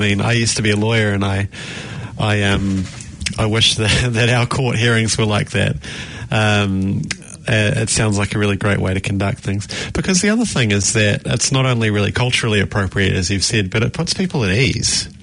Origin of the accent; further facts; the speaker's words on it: Henderson, Auckland, New Zealand; we've gone from basically no homeless when I was growing up in Henderson